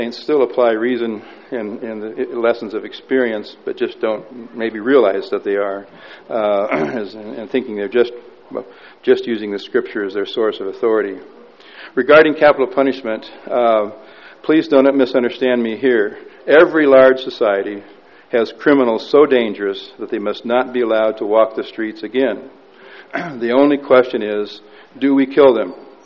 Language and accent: English; Iowa, United States; like my home state of Iowa.